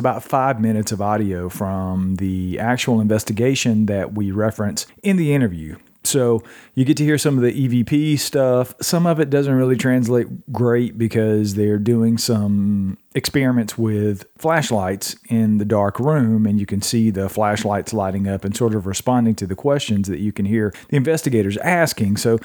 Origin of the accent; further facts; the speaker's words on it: Georgia, United States; We've got Nicole from my home state, original home state, where I was born and raised, Georgia.